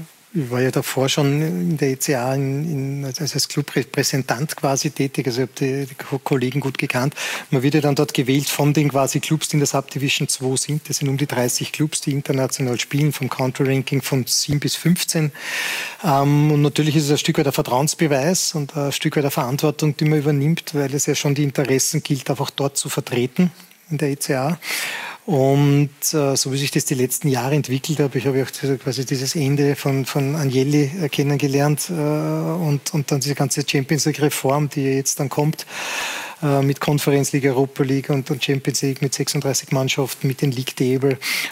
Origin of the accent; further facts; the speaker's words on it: Austria; dass wir als Österreicher da unseren Beitrag leisten